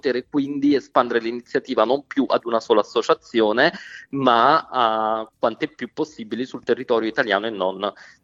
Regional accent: Caserta, Campania, Italy; also born or lived in Milan; now in Brescia, Italy; sono campano di Caserta, originario di Caserta, sì.

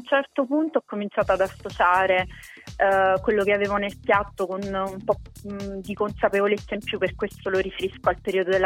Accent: Salerno, Campania, Italy; Sì, io sono di Salerno.

